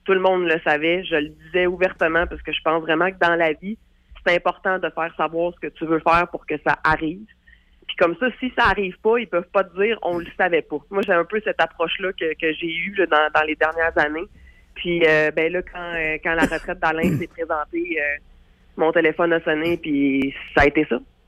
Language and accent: French; Montreal, Quebec, Canada; Oui, moi, je suis montréalaise, fait que je retournais chez moi à ce moment-là.